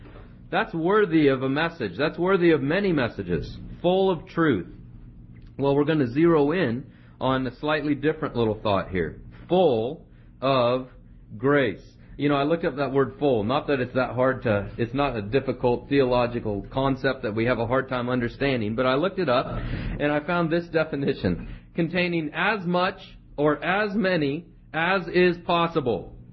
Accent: Kansas, United States; I'm from Kansas. I should know these things, right? The beef country.

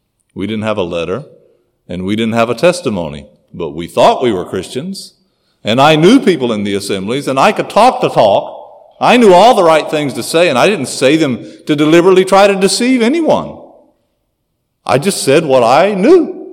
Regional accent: North Carolina, United States; In North Carolina, in those days, they had quarterly youth rallies where all the young people from the assembl

